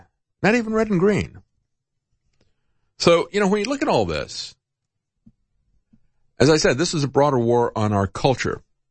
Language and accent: English; the South, United States; I'm from the South, folks.